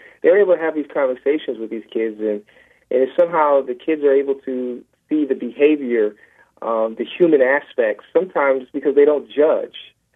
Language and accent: English; Milwaukee, Wisconsin, United States; it was based off my experience growing up in Milwaukee, Wisconsin. My grandmother lived on 10th and Burlite.